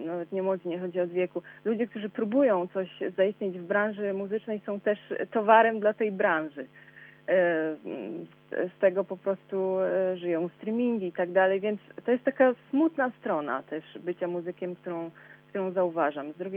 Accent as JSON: {"language": "Polish", "region": "Subcarpathian Voivodeship", "country": "Poland", "said": "Ja jestem z Podkarpacia, więc też tutaj oczywiście to Podkarpacie wróciło."}